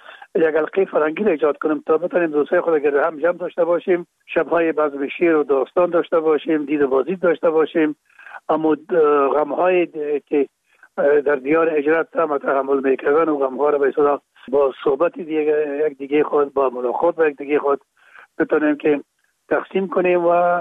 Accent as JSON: {"language": "Persian", "region": "Kabul", "country": "Afghanistan", "tie": "born or raised there", "said": "در کابل، شهید کابل به دنیا آمدیم. اصل ما زرکخانه کابل است و خود ما چون پدر ما باز از زرکخانه به شهید انتقال شدن، موجا در شهید کابل به دنیا آمده و موجا مکتب خواندیم"}